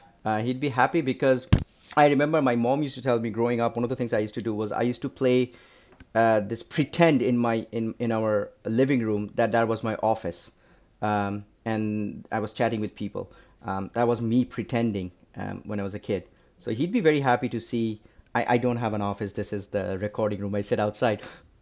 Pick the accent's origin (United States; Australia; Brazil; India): India; Yeah, growing up in India, most kids, the thing that their passion is cricket.